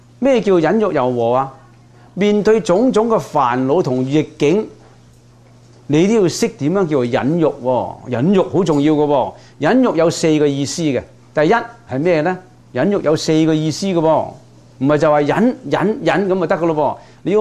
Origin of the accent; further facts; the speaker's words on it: Guangdong, China; 我哋广东人讲咧，搲烂个面